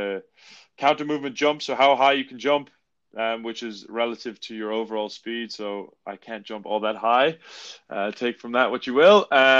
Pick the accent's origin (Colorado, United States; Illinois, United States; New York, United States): New York, United States; We spent 10 years growing up in New York, just outside the city.